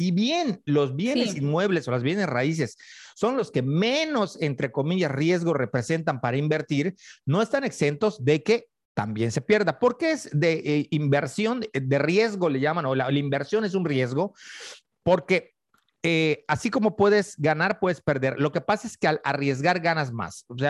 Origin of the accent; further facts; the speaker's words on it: Yucatán, Mexico; En cuanto yo les digo yo soy yucateco, o yo vivo cerca de ahí, o me lo conozco muy bien